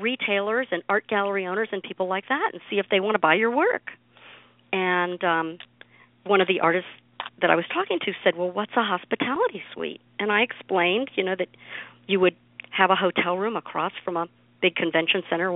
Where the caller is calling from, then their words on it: Baltimore, Maryland, United States; Well, I'm calling from Baltimore, Maryland, just north of Baltimore City, and I am an ex-Army wife.